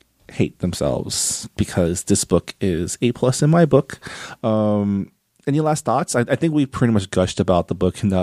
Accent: Canada; I am also Canadian, yes.

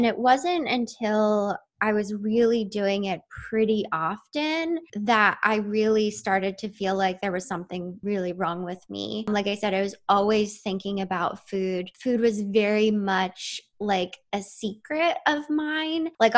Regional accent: New Jersey, United States; now in Philadelphia, United States; I've pretty much lived in the Philadelphia area my entire life, but I grew up in South Jersey.

